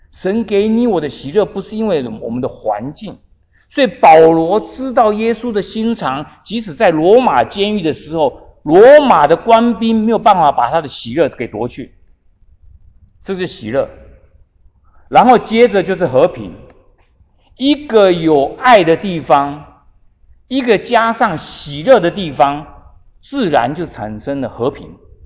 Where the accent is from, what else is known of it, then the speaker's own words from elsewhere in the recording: China; 不是像我们中国人见面说吃饱了没有，才知道我们中国人以前苦哦，没东西吃